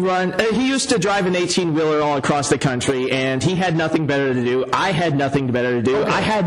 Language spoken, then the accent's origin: English; Alabama, United States; Well, I don't exactly sound like I'm from Alabama, so they might not.